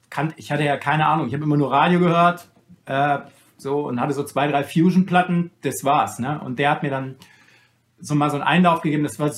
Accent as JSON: {"language": "German", "town": "Bad Arolsen", "region": "Hesse", "country": "Germany", "said": "das ist mir auch ganz egal, wie du den Namen dieser Stadt, wo ich herkomme, aussprichst. Aber so ein richtiger Arolser würde dir jetzt mal sagen"}